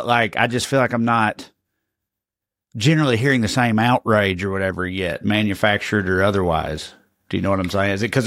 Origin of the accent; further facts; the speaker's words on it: United States; that made me look up my hometown or my home county. Clay County went like almost 85% for Trump